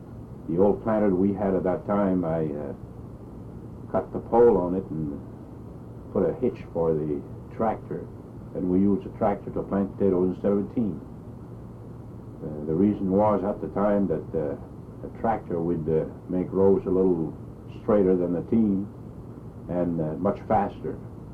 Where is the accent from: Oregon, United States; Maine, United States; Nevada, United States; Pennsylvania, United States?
Maine, United States; St. David; also born or lived in Senegat; I was born in Senegat, Maine, and I lived there for 4 years. I was born in 1910. Then we moved to San David, a farm that my dad had bought from Arthur Daigle.